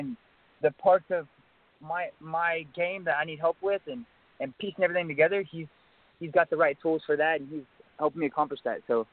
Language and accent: English; Houston, Texas, United States; Fighting in Texas, actually, not too far away from my hometown in Houston.